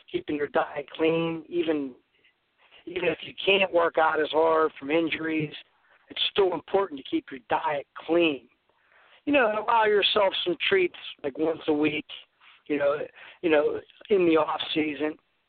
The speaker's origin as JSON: {"language": "English", "town": "Pittsburgh", "region": "Pennsylvania", "country": "United States", "tie": "born or raised there", "said": "I'm from Pitts, PA, born and raised."}